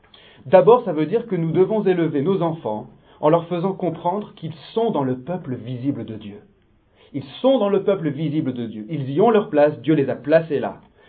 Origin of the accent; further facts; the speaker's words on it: Lyon, Auvergne-Rhône-Alpes, France; born there; parce que je suis lyonnais de naissance